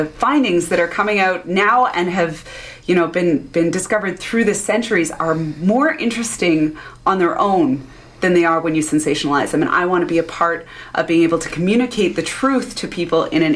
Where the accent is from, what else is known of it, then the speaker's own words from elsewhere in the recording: Oliver, British Columbia, Canada; now in Vancouver, Canada; I grew up in a tiny town called Oliver, BC, in the interior of the province, and have been living in Vancouver for the past 9 or 10 years or so.